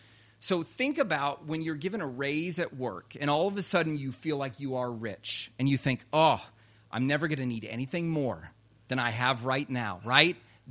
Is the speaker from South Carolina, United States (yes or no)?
yes; South Carolina, United States; Happened in South Carolina, my home state.